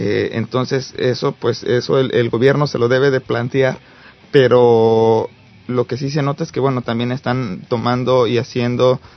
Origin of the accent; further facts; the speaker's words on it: Mexico; now in El Salvador; los mexicanos, en verdad, yo aquí, cuando yo llegué, los del Salvador se han portado súper bien conmigo